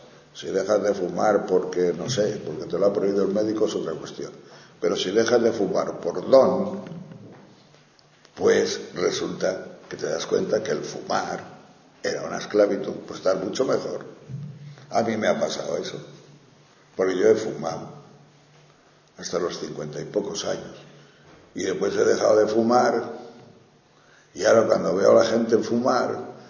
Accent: Tejerina, Castile and León, Spain; Como dicen en Tejerina, mi pueblo, no me llama.

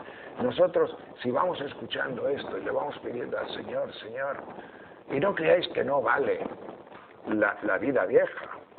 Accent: León, Castile and León, Spain; Yo cuando era pequeño, allá por el año 43 o 44 en mi pueblo de León, que hacía muchísimo frío y mucha nieve

